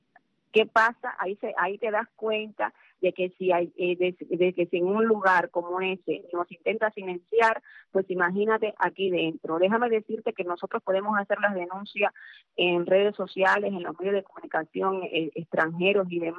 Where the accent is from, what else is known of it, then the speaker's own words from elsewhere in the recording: Cuba; moved away; Yo me fui de Cuba en el 96